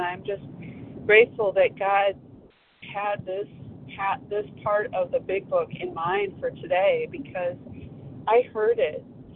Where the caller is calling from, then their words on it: Arizona, United States; I'm calling from Arizona.